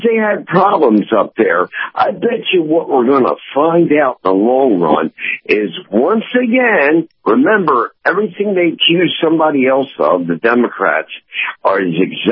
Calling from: Treasure Island, United States; from Treasure Island.

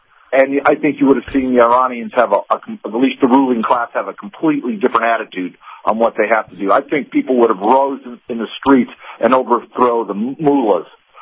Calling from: Lafayette, United States; from Lafayette.

